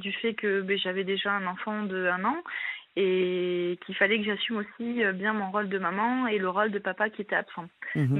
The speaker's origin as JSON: {"language": "French", "region": "South-West France", "country": "France", "said": "ma famille est à 1000 km de là où nous habitons. Nous sommes originaires du sud-ouest de la France."}